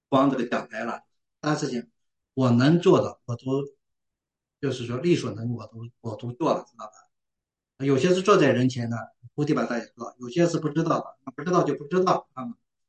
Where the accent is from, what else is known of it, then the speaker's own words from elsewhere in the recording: Shanxi, China; 我们山西人有个特点，我们快搁就，蹲在那儿一蹲2小时没啥事的啊